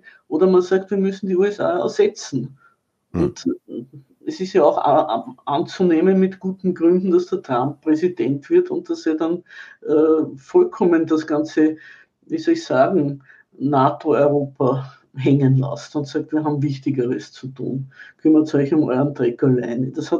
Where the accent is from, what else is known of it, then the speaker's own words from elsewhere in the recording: Austria; Also bei uns in Österreich, wie gesagt, ist sie nie abgeschafft.